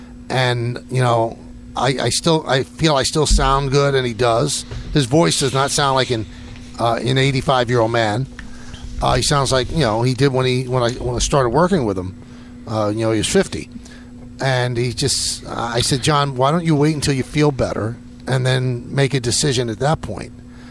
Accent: New York, United States; As a little boy growing up in New York as a Yankees fan, I was able to broadcast the Yankees for 36 years.

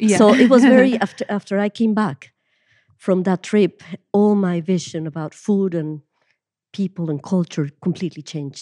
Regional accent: Mexico City, Mexico; I was born and I grew up in Mexico City

